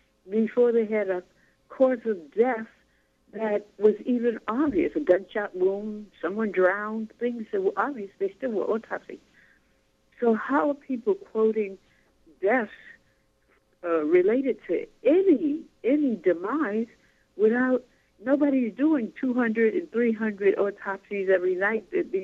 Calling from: New Jersey, United States; from Jersey.

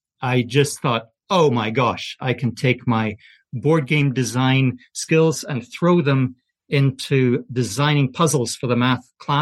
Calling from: Calgary, Alberta, Canada; I'm coming from Calgary in Canada, just like you guys.

